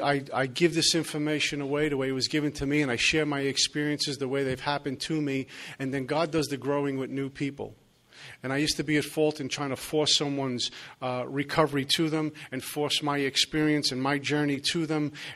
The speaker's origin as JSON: {"language": "English", "town": "Brooklyn", "region": "New York", "country": "United States", "said": "Like, I'm supposed to know I'm from Brooklyn. But, yeah, I did move out here about 6 months ago"}